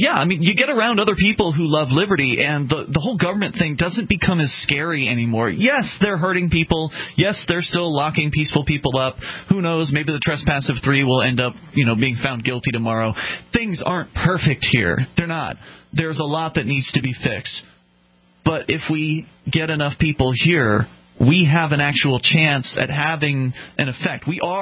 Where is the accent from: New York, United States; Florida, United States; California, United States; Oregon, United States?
Florida, United States; now in Keene, United States; I'm from Florida and originally, and the cops down there are a lot scarier than the cops up here